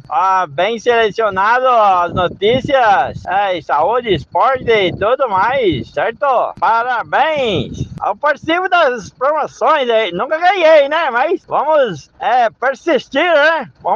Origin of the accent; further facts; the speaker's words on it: Lavras, Minas Gerais, Brazil; Sou de Minas Lavras, Minas Gerais.